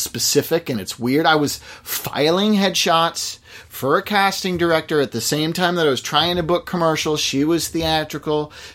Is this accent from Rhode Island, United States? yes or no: no; Sherborn, Massachusetts, United States; I grew up in Massachusetts.